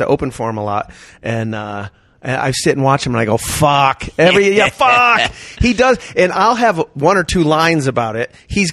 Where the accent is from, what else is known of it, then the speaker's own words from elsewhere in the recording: Massachusetts, United States; We grew up in the same part of we grew up in Massachusetts.